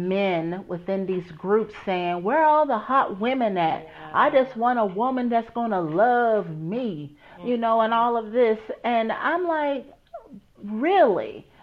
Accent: United States; I was raised in America.

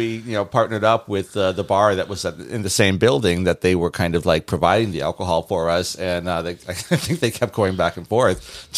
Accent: Bridgeport, Connecticut, United States; There's a slight hint of culture. There's a slight hint of, you know, this whole urban feel of growing up in Bridgeport

